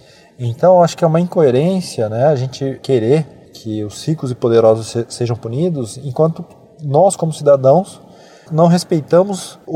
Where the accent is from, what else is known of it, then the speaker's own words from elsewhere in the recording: Brazil; Então acho que a gente tem que ter mais consciência como brasileiro